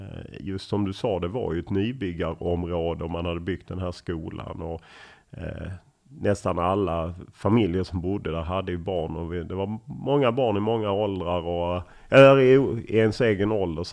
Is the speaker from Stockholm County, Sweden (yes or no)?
no; Lund, Skåne, Sweden; Jag är uppvuxen på Tuna som ju då på 70-talet, mina föräldrar flyttade dit när man byggde husen på mitten på 60-talet. Och väldigt nära Tuna skolan, så att där bodde jag väldigt länge tills jag flyttade till egen lägenhet på Södra Esplanaden.